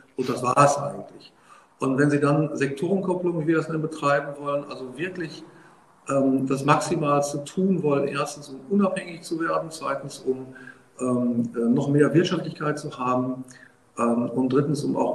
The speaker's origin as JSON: {"language": "German", "region": "North Rhine-Westphalia", "country": "Germany", "lives_now": "Dresden, Germany", "said": "Ich komme aus dem Bergischen Land, sitze gerade in Dresden"}